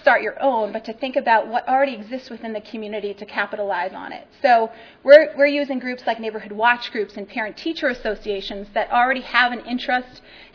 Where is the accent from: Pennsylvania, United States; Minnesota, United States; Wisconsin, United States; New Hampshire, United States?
New Hampshire, United States; thinking about New England weather, you know, I'm coming from New Hampshire.